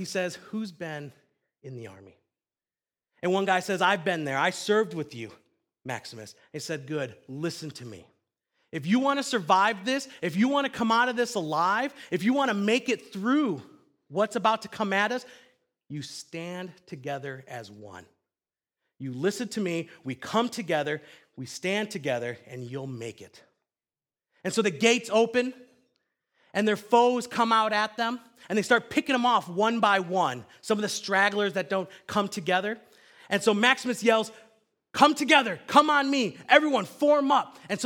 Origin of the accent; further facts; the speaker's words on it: St. Charles, United States; also born or lived in Canada; We moved here from Canada. I was born and raised here in St. Charles. I actually went to school with Tim Smith at Haynes Middle School. And so I've been up in Canada for about 10 years, moved here, and moved back here.